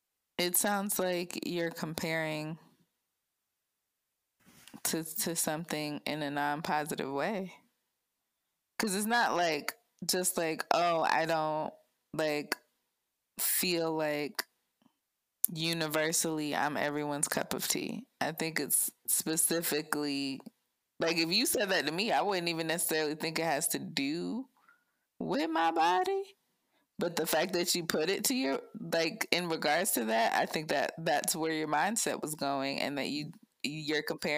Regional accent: Atlanta, Georgia, United States; I mean, I grew up in Atlanta and I never had the desired body type of those in Atlanta.

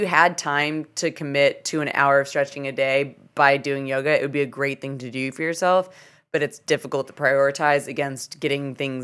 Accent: Seattle, Washington, United States; also born or lived in Baltimore / New York

